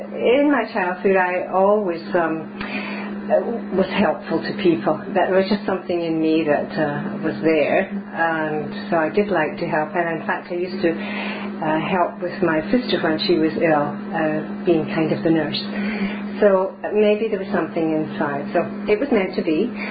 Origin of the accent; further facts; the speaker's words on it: Glasgow, Scotland, United Kingdom; also born or lived in Edinburgh; I was born in Scotland, in Edinburgh, but was brought up in Glasgow because my father was killed during the war.